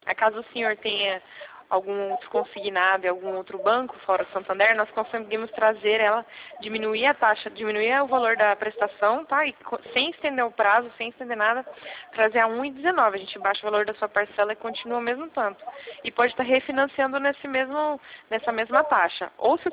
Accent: Marília, São Paulo, Brazil; sou de Marília.

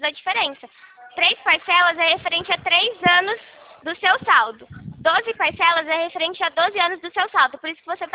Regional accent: Rio Claro, São Paulo, Brazil; Eu sou de Rio Claro, São Paulo.

